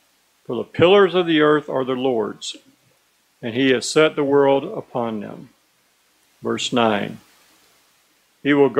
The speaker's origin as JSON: {"language": "English", "region": "Florida", "country": "United States", "tie": "born or raised there", "said": "I've lived here all my life, born and raised in Florida."}